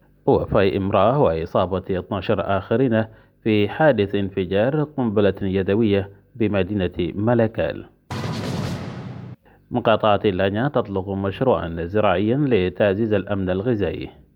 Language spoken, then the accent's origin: Arabic; Sudan; إننا كسودانيين وطنيين مقتنعين إن هذا الأمر إذا لم نجد فيه المصلحة للبلد